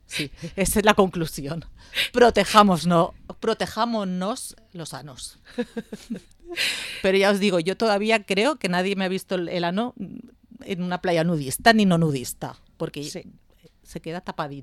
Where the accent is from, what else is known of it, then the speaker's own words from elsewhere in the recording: Spain; Sí que es cierto que somos españoles